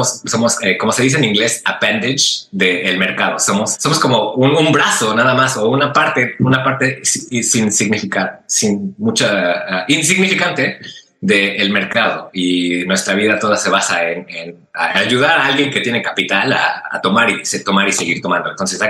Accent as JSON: {"language": "Spanish", "country": "Mexico", "moved": "yes", "lives_now": "United States", "said": "yo soy un inmigrante mexicano que ha vivido en Estados Unidos muchos años y he cruzado muchas veces la frontera con Estados Unidos."}